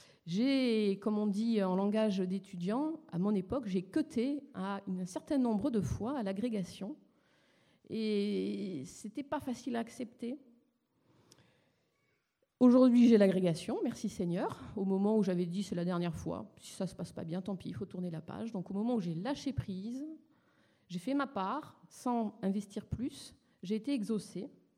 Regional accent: Nantes, Pays de la Loire, France; j'ai grandi à Nantes. Je suis attachée encore à cette ville quand j'entends parler des Canaries, mais bon, ça fait si longtemps que je l'ai quittée.

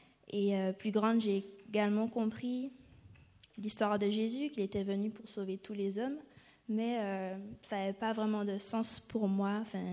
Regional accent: Guadeloupe; now in Toulouse, France; Je viens de Guadeloupe. Je suis née dans une famille chrétienne de 4 enfants. Je suis la dernière.

